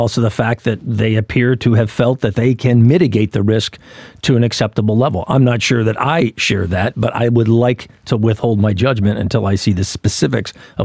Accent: United States; Now, remember, I'm an American. I'm a foreigner. I don't live in Australia.

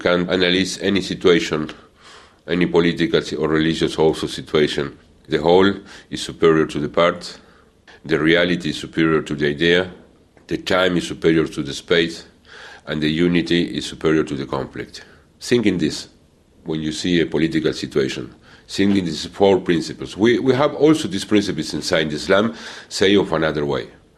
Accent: Argentina; Many years is possible, another year is not, because we are Muslim from Argentina. My culture is Argentine culture. It's not Iranian culture or Arabic culture.

